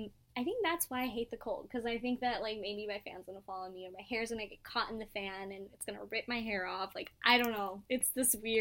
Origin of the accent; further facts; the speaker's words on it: Chicago, Illinois, United States; I'm from Chicago, which is really weird to say, and that I hate the cold